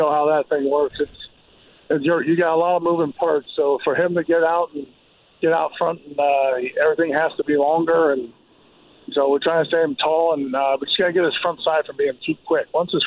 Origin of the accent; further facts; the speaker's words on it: Pennsylvania, United States; it's close to home, and where I grew up in Pennsylvania, and so I get to see my brothers and my mom and dad.